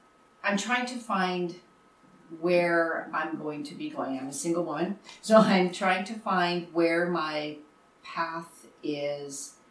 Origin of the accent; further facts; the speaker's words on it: Winnipeg, Manitoba, Canada; I'm from Winnipeg, so born and raised Manitoban. Both of my parents grew up. I've had the luxury of my life of being a farm girl and a city girl.